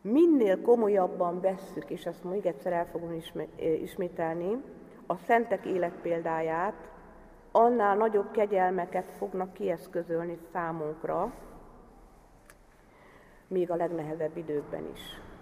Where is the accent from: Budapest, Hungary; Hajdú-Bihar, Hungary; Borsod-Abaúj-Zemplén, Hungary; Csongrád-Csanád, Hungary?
Csongrád-Csanád, Hungary; Szeged; Szegedről származom, és 30 évvel ezelőtt tértem meg